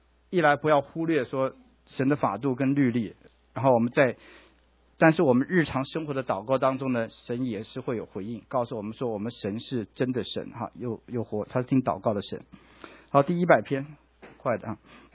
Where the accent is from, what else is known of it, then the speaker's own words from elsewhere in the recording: China; 我们中国人那个皇帝治理国家